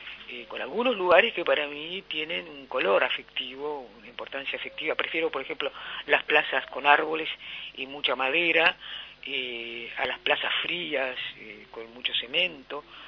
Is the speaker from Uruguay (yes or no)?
yes; Montevideo, Uruguay; born there; yo nací en Montevideo por casualidad.